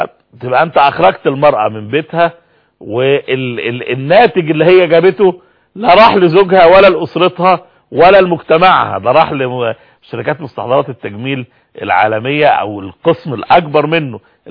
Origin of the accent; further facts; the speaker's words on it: Egypt; ان ممكن حد عندنا في مصر هنا يمكن النموذج ده واضح جدا